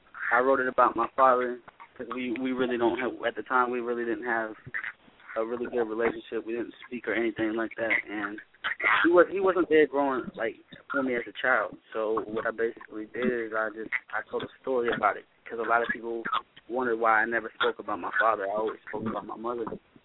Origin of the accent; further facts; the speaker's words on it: Midwest, United States; born there; Nah, I was born in the Midwest.